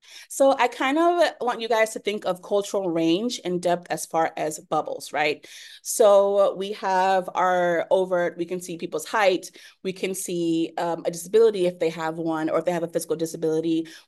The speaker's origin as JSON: {"language": "English", "region": "Florida", "country": "United States", "said": "I am from South Florida. I'm very proud of that. My whole personality is I'm from Dade County. I'm an HBCU graduate, and I'm Black American, but I also use Spanish as my second language."}